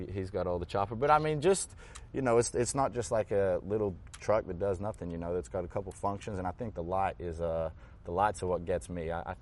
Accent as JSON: {"language": "English", "country": "Australia", "tie": "born or raised there", "said": "See, I grew up in Australia"}